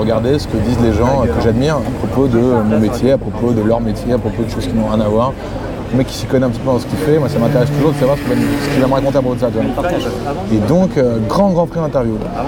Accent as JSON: {"language": "French", "town": "Paris", "region": "Île-de-France", "country": "France", "also_born_or_lived": "England", "said": "j'habite dans la rue d'à côté des Trois Monnaies. J'habite depuis 3 ans, j'ai passé 7 ans en Angleterre. Et je suis parisien."}